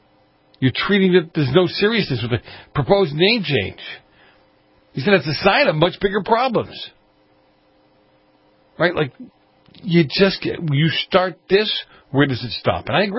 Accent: Boston, Massachusetts, United States; I won't tell the whole story about my uncle when I was a kid growing up in Boston. My mom moved me to a suburb because she thought we'd be better off there.

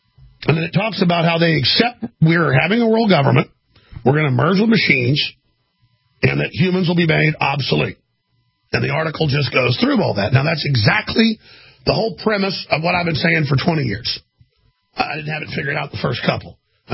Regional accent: Texas, United States; I'm an American, I'm a Texan, I'm a Christian.

